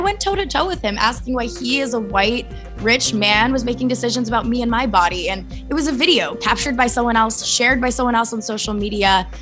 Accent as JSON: {"language": "English", "region": "Arizona", "country": "United States", "tie": "born or raised there", "said": "pushing for better sex education in my hometown in Arizona"}